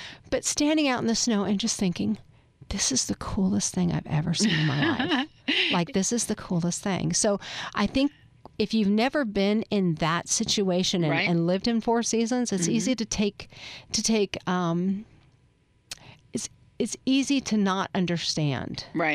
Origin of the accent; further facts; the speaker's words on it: Los Angeles, California, United States; I grew up in Los Angeles, down the outskirts of LA.